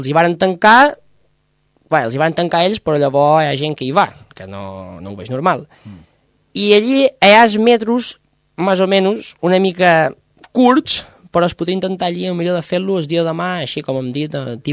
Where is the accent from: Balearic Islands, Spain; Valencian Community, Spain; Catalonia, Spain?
Balearic Islands, Spain; Formentera; Jo els dic que no, perquè jo som de Formentera, perquè me sent de Formentera, som d'aquí i no hi ha més. No em vull sentir d'Eivissa, jo soc d'aquí.